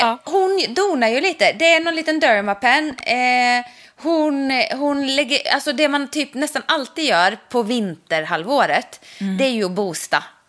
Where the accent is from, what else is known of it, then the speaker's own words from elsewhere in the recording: Ulricehamn, Västra Götaland County, Sweden; när jag var liten och bodde i Ulricehamn.